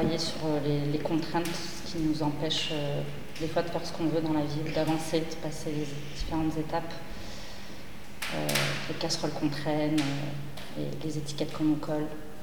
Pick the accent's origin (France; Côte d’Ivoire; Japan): France; Montpellier, Occitanie; Alors moi je viens de Montpellier.